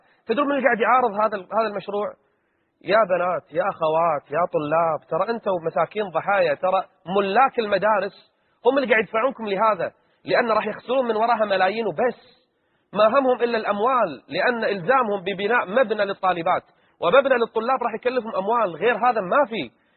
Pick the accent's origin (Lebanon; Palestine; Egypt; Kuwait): Kuwait